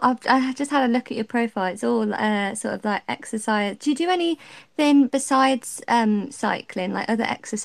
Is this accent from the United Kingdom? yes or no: yes; Birmingham, West Midlands, United Kingdom; I'm from Birmingham in the UK.